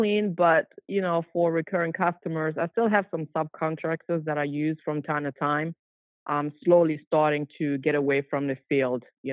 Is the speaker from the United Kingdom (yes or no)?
no; Germany; also born or lived in Hawaii; now in Ohio, United States; I grew up in Germany and I moved to Hawaii with the army in 2010, I think. I had a maid service there for 3 years. And after a tour, we basically moved back to Ohio.